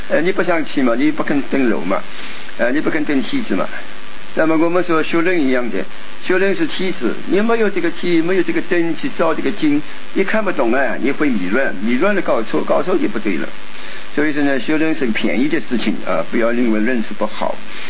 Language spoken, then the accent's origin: Chinese; Sichuan, China; 我们四川人就是什么，是一个什么，是四川一个什么武山峡是吧？